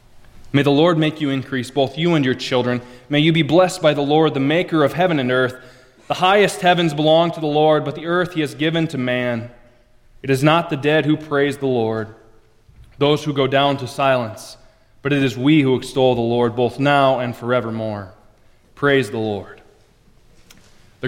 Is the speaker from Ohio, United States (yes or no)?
no; Orange City, Iowa, United States; I grew up mostly in Orange City.